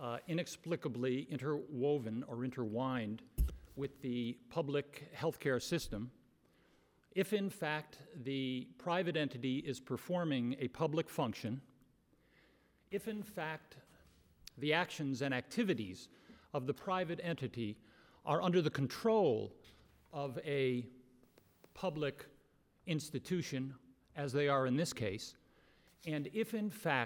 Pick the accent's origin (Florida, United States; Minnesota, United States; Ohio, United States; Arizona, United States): Ohio, United States; Avon; I'm from Avon, Ohio